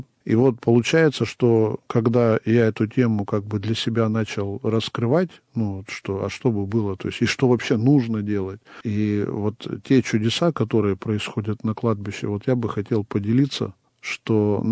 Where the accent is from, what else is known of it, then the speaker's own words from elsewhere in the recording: Perm Krai, Russia; это у меня на родине. Пермская область